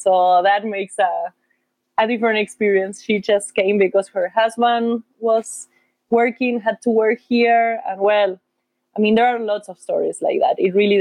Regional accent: Argentina; I'm from Argentina, by the way, for those who don't know me.

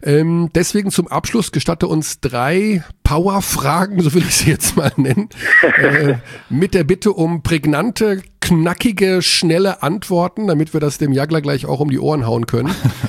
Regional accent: Hagen, North Rhine-Westphalia, Germany; Ich darf das sagen, ich bin Hagener. Also ich gegen meine Heimatstadt darf ich ruhig hetzen.

